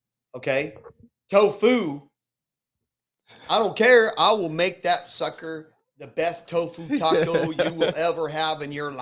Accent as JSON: {"language": "English", "country": "Mexico", "tie": "born or raised there", "said": "because I have a palate from Mexico, because I grew up in Mexico as a child with my grandma in the kitchen."}